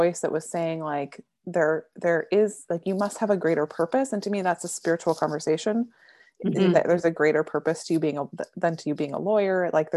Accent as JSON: {"language": "English", "region": "Alberta", "country": "Canada", "tie": "born or raised there", "said": "I grew up in Alberta, Canada, and Catholic school is still public school."}